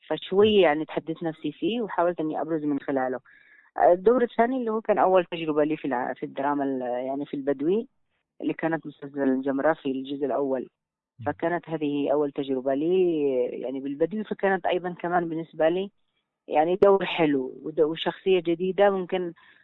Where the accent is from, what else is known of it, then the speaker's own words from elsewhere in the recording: Tihama, Yemen; accent: Tihami; بحكم أننا يعني تربيت وترعرعت في تهامة، وكان عندي كثير يعني من إتقان باللهجة التهامية